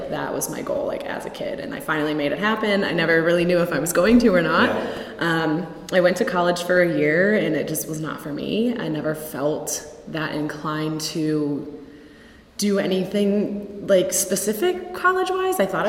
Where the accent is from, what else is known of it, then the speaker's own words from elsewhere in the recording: Euclid, Ohio, United States; Yeah, so I am originally from Euclid, Ohio. Grew up there my whole life. My parents are still there.